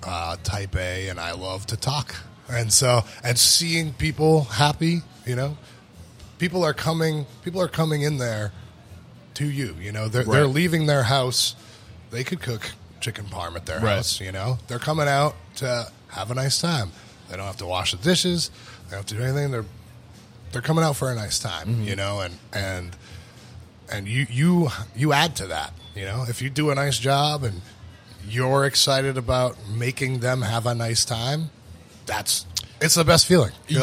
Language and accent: English; Nashua, New Hampshire, United States; I grew up in Nashua.